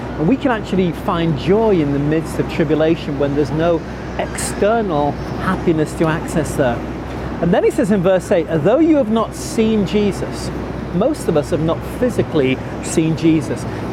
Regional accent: England, United Kingdom; in the English language, and I am English

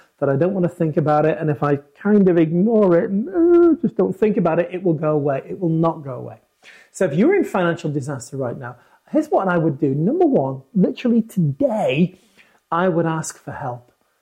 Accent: United Kingdom; I'm British.

